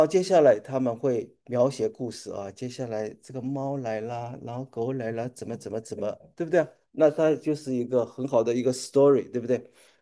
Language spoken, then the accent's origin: Chinese; China; 跟我作为中国人理解的那个道是不一样的一个东西啊